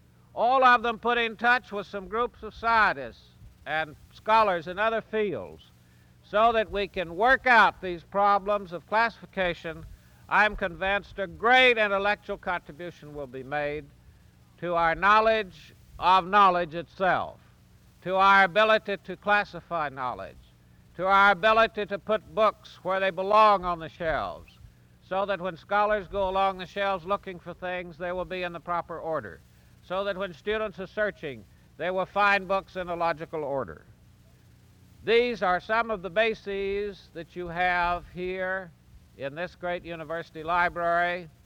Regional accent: Texas, United States; I come from Texas, too, so I can speak with this levity.

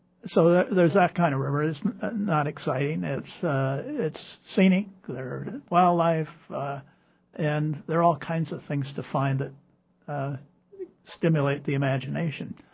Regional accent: Nebraska, United States; I grew up on the Missouri. I canoed the Platte in Nebraska, of all places. That's where I grew up.

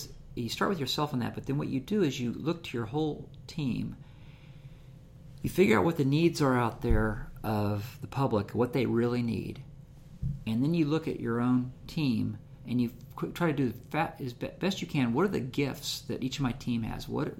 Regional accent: Kansas, United States; And I'm from Kansas, and small town Kansas.

